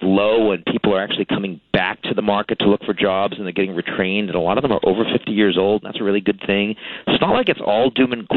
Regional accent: Boston, Massachusetts, United States; I'm from Boston originally, so whenever I have a chance to do that, I really try to.

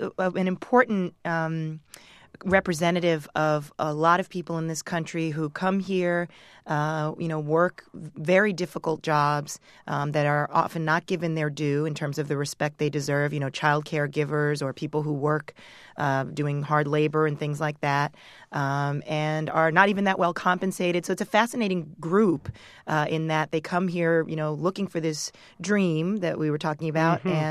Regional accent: United States; sometimes as an American, to watch the news

